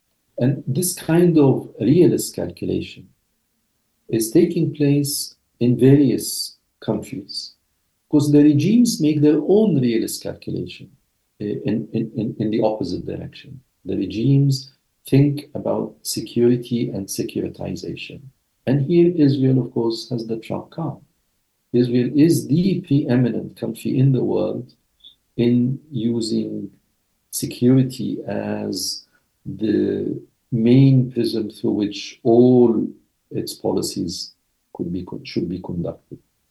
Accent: Egypt; And I grew up in Egypt, and I remember many, many large segments of Egyptian society believing in that.

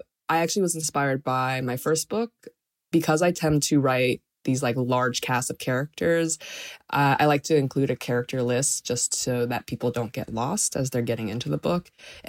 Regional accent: North Potomac, Maryland, United States; and I grew up in North Potomac

